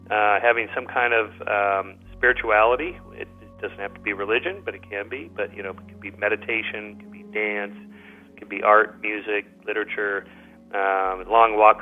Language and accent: English; California, United States; I'm from Southern California.